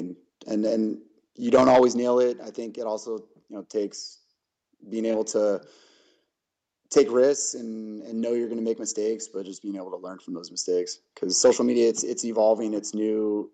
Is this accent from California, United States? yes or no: yes; California, United States; I know growing up in the Bay Area, the garlic fries at AT&T Park were always pretty amazing. I didn't actually go to a ton of Giants games because I grew up as an A's fan, being from the East Bay.